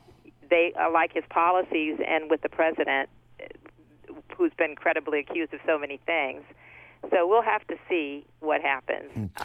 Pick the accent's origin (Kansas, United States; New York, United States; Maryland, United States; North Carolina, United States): Maryland, United States; Baltimore; My home state. I'm a Baltimore girl, West Baltimore girl.